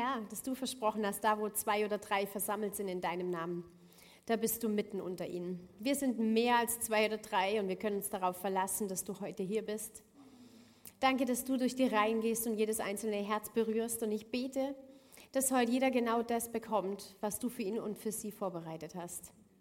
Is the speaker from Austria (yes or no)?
no; Rhineland, Germany; bin aus dem Rheinland ursprünglich, das heißt, ich habe dieses Rheinländerblut in mir fließen